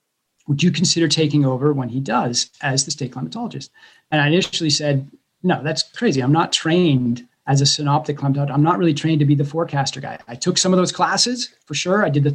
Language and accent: English; East Coast, United States; because I grew up in the East Coast where we did social studies in school.